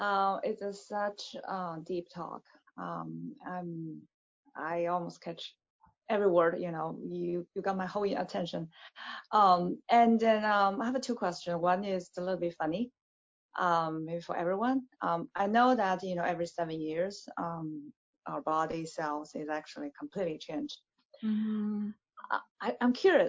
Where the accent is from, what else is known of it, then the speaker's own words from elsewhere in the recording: China; I come from China